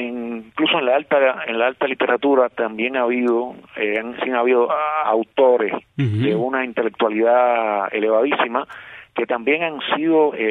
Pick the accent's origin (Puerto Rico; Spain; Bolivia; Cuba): Cuba; como cubanos al fin